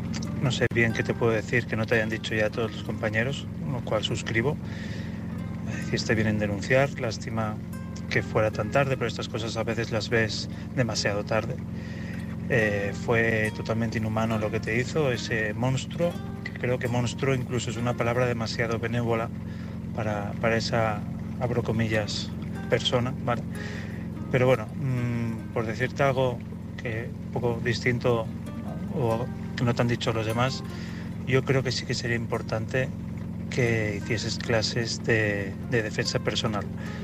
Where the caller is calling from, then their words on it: Madrid, Community of Madrid, Spain; de Madrid